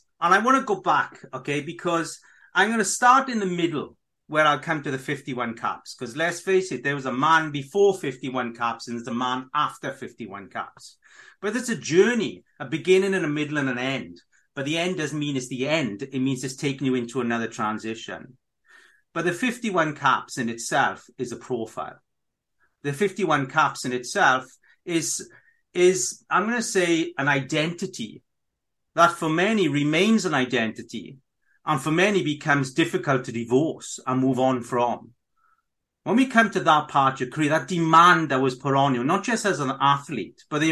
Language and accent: English; Wales, United Kingdom; I'm a Welsh guy, do you know what I mean?